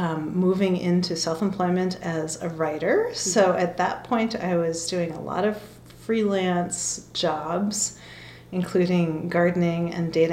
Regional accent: Brooklyn, New York, United States; born there; I was born in Brooklyn, New York in 1969.

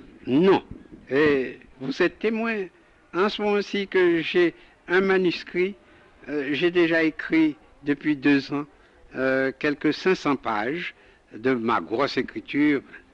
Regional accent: Grande-Rivière-du-Nord, Nord, Haiti; born there; je suis né à la Grande Rivière du Nord, au pied des Cormiers.

